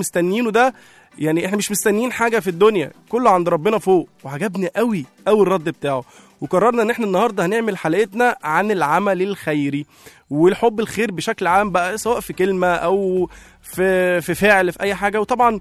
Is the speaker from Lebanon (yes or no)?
no; Egypt; وده يعني احنا كمصريين احنا بنعرف نعمل ده.